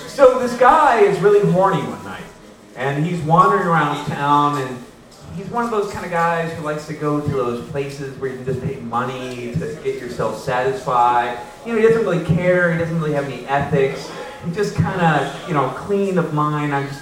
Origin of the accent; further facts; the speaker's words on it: Arizona, United States; I grew up in Arizona, and they don't fuck chickens down there.